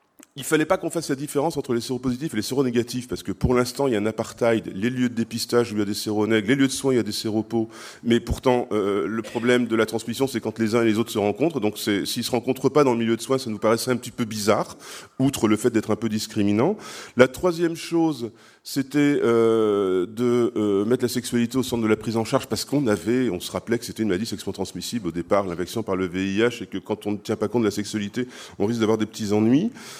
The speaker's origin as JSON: {"language": "French", "region": "Hauts-de-France", "country": "France", "lives_now": "Belgium", "said": "moi je suis du Nord-Pas-de-Calais à la base, alors quand je reviens dans mon coin, ça me fait toujours plaisir"}